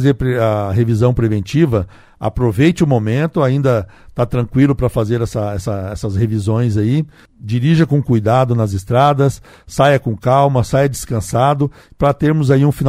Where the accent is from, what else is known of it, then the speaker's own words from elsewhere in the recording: Brazil; mas nós, como bons brasileiros, aí temos sempre a esperança